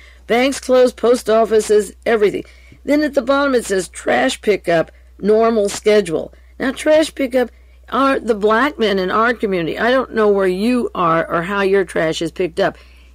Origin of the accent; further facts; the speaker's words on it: Beverly Hills, California, United States; now in Carmel, United States; I know two places where my hometown, Beverly Hills, and up here in Carmel